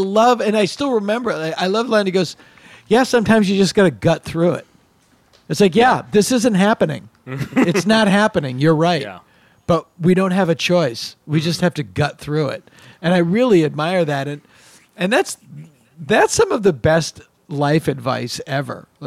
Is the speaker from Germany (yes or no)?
no; Massachusetts, United States